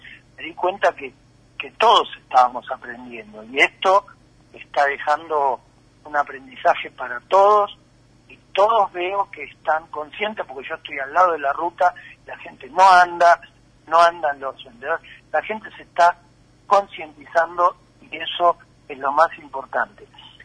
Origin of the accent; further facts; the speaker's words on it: Argentina; Yo me encontré con amigos que, como somos nosotros los argentinos, me abrazaron.